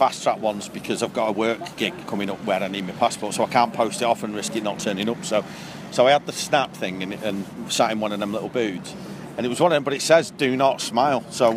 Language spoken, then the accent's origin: English; Austin, Texas, United States; I'm from Austin.